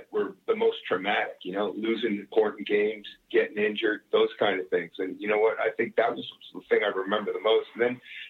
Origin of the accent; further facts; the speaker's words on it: Canada; now in United States; I'm a Canadian citizen. Originally a Canadian citizen, I became a U.S. citizen in 2001.